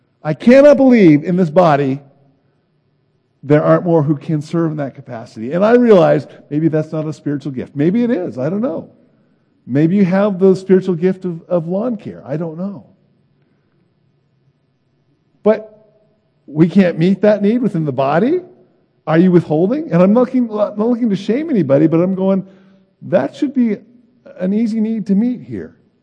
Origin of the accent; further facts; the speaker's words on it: Midwest, United States; I know we're from the Midwest, but those things aren't natural, folks.